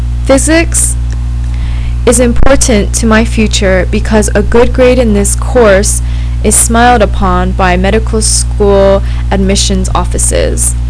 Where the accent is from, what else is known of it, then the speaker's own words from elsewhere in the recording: Mililani, Hawaii, United States; I'm 21 years old and I'm from Mililani on the island of Oahu in Hawaii.